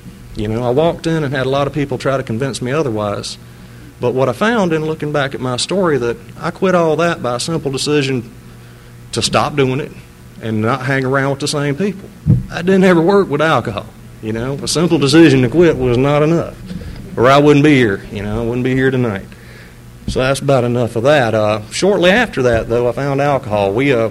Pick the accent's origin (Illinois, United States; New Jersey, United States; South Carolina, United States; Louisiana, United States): South Carolina, United States; Spartanburg; also born or lived in Pascagoula, Mississippi; I was born in Pascagoula, Mississippi, and shortly thereafter, my family moved to South Carolina by the time I was about three. So I've been in South Carolina basically my whole life, except in and out with school, and in Spartanburg most of that time.